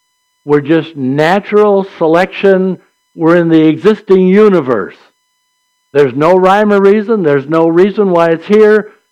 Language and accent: English; St. Charles, United States; I'll just say St. Charles because that's my hometown